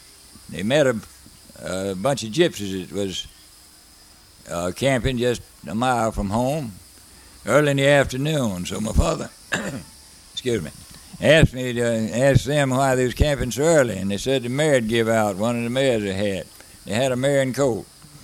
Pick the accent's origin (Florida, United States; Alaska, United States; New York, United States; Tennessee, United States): Florida, United States; Branford; also born or lived in Madison, Florida; from Madison, Florida. I was raised in around Branford, Florida.